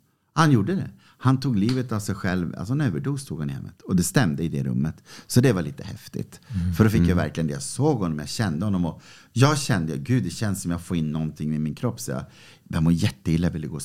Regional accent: Norrbotten County, Sweden; jag är fortfarande tjurskallig norrbottning.

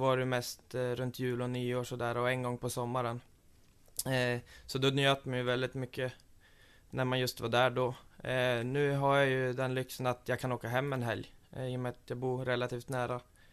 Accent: Vemdalen, Jämtland County, Sweden; Det vart ju inte så mycket tid hemma i Vemdalen med kompisar och sådär.

